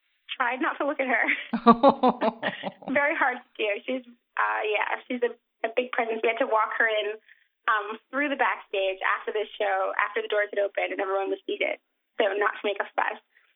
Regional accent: New York City, New York, United States; I'm from New York City, and I've been around celebrities before

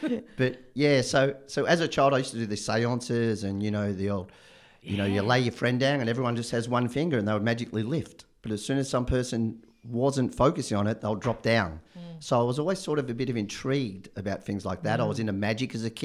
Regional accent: Colac, Victoria, Australia; Yeah, I'm from Colac, and my dad was a bit of a sports hero down there

